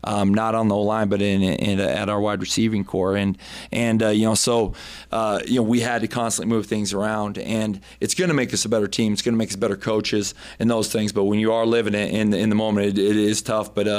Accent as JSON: {"language": "English", "region": "South Dakota", "country": "United States", "said": "we played him in 1996, and I was a redshirt freshman on the sideline, and I was from South Dakota."}